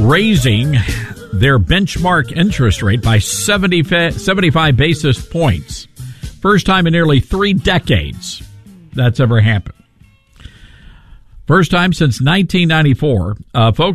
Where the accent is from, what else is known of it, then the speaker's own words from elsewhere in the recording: South Haven, Mississippi, United States; So growing up in South Haven, Mississippi, you know, the racial situation was not there.